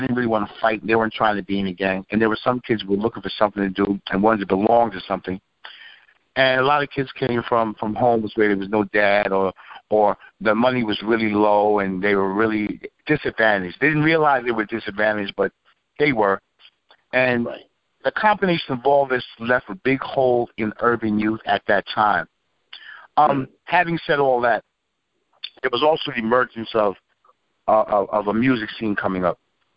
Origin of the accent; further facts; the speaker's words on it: Bronx, New York, United States; Well, I mean, basically, man, I come from the South Bronx. I'm really the Bronx, New York, New York City. And I came up during the days, the mid-70s.